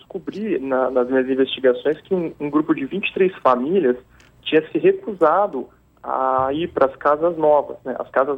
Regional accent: São José dos Campos, São Paulo, Brazil; now in São Paulo, Brazil; eu sou natural de São José dos Campos, né? Uhum. Eu vim para São Paulo para estudar geografia aqui na USP

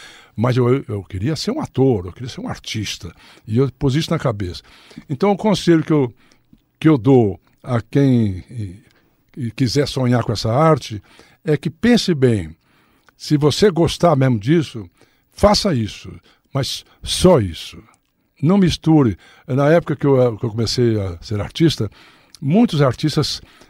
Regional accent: São Joaquim da Barra, São Paulo, Brazil; Eu preciso mais da gema que eu venho de São Joaquim da Barra, sabe como é que é?

